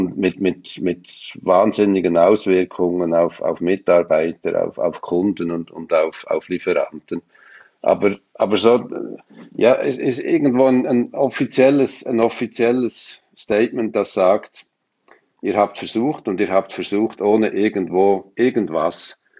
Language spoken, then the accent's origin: German; Switzerland; als Schweizer bin ich halt eher in den Bergen zu Hause als am Meer.